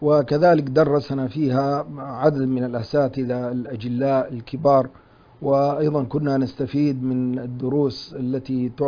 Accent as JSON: {"language": "Arabic", "town": "Cairo", "region": "Cairo Governorate", "country": "Egypt", "tie": "born there", "said": "كوني من مواليد القاهرة"}